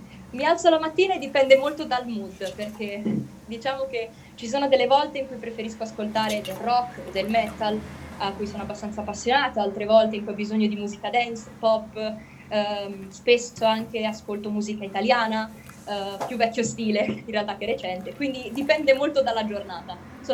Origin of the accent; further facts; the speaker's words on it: Milan, Lombardy, Italy; Allora, io sono di Milano e attualmente sono all'università e studio sostanzialmente comunicazione.